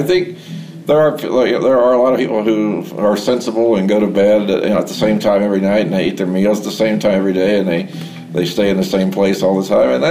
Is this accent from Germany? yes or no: no; Oklahoma, United States; I mean, I when I was a kid, I grew up in Oklahoma, which is, you know, it's, you can see all the way across the state.